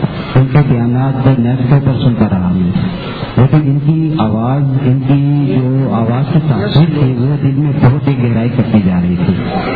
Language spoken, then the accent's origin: Urdu; Bahawalpur, Punjab, Pakistan; میرا تعلق بھاولپور سے ہے, میرا تعلق بھاولپور سے ہے.